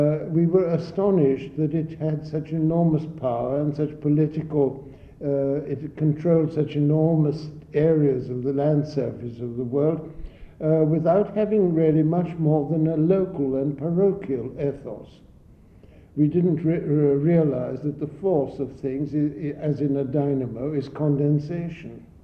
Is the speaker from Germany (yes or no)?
no; India; born there; I was born in India. I'm a colonial.